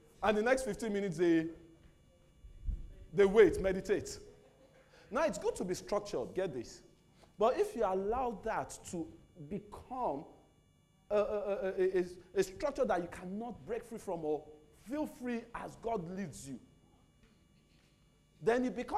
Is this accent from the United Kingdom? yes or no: yes; United Kingdom; I'm British. If you don't believe, just because my accent, I'll bring my passport, you see.